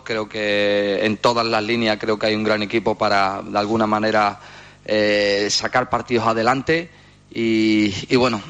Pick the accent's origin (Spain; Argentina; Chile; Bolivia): Spain; Como persona y como español